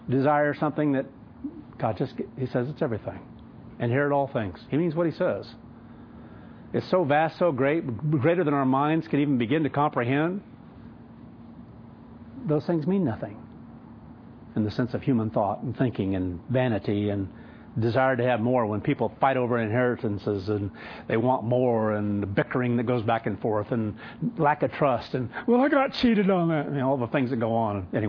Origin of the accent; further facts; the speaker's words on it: Kansas, United States; And I think of some of the old places where I grew up in Kansas